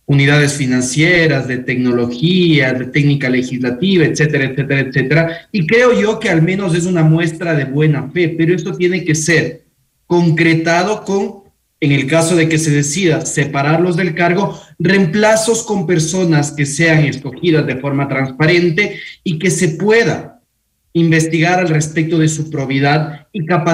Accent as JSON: {"language": "Spanish", "country": "Ecuador", "said": "del dinero que nosotros pagamos como ecuatorianos"}